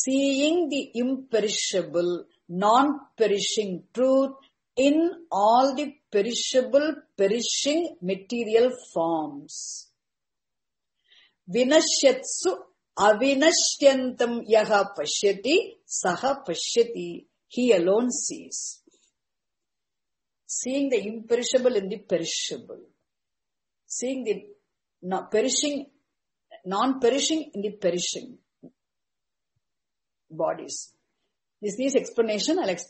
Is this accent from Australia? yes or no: no; Tamil Nadu, India; Unfortunately, I grew up in South India, Tamil Nadu, I became a victim of Dravidian movements. So I could never learn Hindi. Though Sanskrit, my grandfather made me learn.